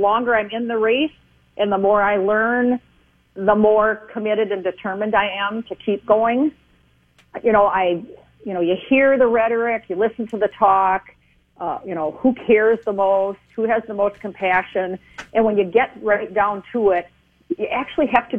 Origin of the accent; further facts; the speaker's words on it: Rochester, Minnesota, United States; So I grew up in Rochester, Minnesota. Actually a lifelong resident of Minnesota. Grew up in Rochester.